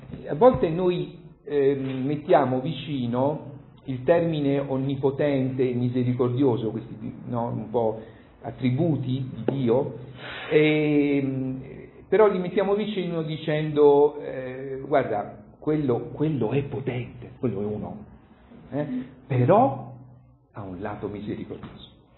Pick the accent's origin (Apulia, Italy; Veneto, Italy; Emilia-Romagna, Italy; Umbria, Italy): Apulia, Italy; Grottaglie; grottagliese, del mio paese, che si chiama Grottaglie